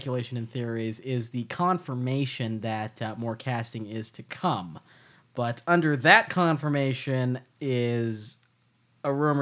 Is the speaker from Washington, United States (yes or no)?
yes; Seattle, Washington, United States; But that's because I'm from Seattle. That's our thing.